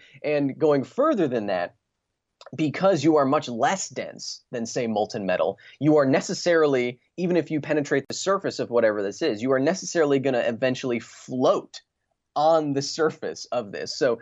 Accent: Wisconsin, United States; now in Los Angeles, United States; I grew up in Wisconsin watching, you know, shows like Mythbusters, and I've gotten the opportunity now, fortunate enough to work with some of the Mythbusters out here in Los Angeles.

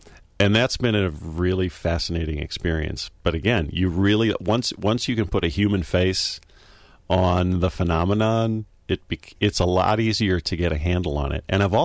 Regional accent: Big Bend, Wisconsin, United States; I grew up in Big Bend, Wisconsin, in Waukesha County.

